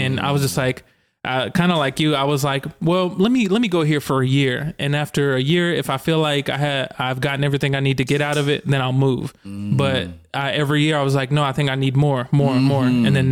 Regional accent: North Little Rock, Arkansas, United States; Because like I'm from Arkansas, born in Little Rock, raised in North Little Rock. And that's still like city-ish

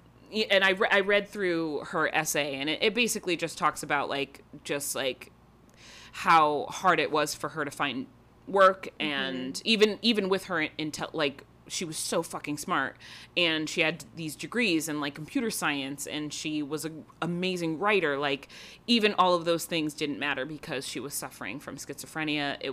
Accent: New York, United States; I've never heard of him. And I'm from New York.

